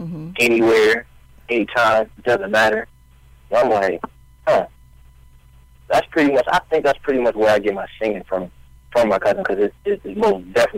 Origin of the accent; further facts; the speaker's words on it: New Jersey, United States; All right, well, I'm actually from Jersey. A lot of all of my family, they're out there.